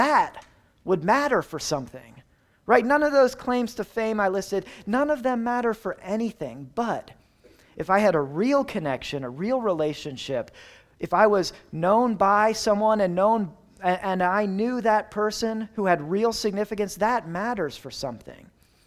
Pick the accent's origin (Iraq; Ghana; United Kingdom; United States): United States; Doylestown, Pennsylvania; the movie Signs was filmed in the cornfields of my hometown, Doylestown.